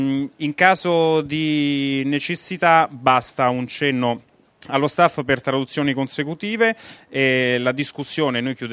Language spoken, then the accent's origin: Italian; Rome, Lazio, Italy; ringrazio l'EURAC che ci dà questa possibilità, a un romano doc verace che però cerca di lavorare anche con realtà di tutta l'Italia